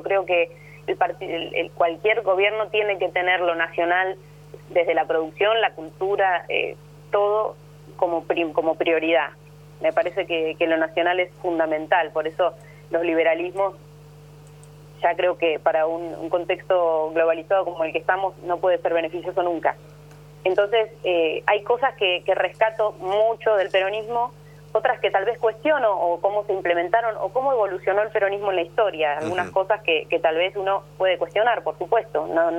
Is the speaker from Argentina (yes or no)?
yes; Argentina; como argentinos